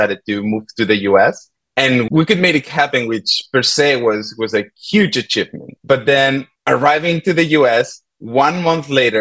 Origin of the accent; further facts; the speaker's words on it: Barcelona, Catalonia, Spain; Yes, I'm from Barcelona